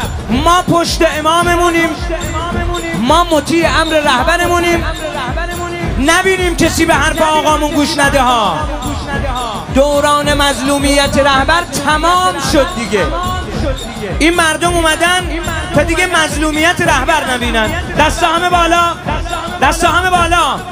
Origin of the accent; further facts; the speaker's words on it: Iran; ما مردم ایرانی، ما مردم ایرانیم،